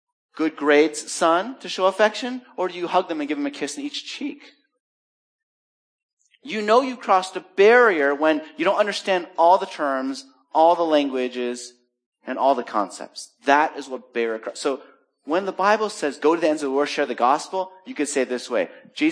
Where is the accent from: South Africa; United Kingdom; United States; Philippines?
Philippines; accent: American; They see me, they assume I'm not Filipino, and they assume I'm a foreigner, which equals rich because you came here. Therefore, especially if I have an American accent, and Americans do have an accent.